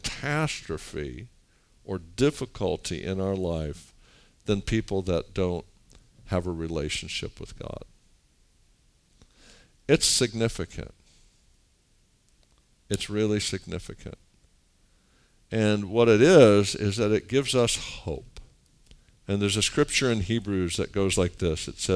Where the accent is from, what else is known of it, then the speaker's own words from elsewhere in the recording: Beverly Hills, California, United States; because I grew up in Beverly Hills, California, guys.